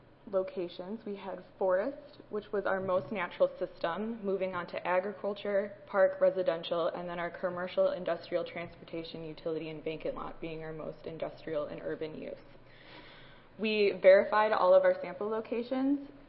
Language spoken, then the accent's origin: English; Illinois, United States; I'm also from the Chicagoland area.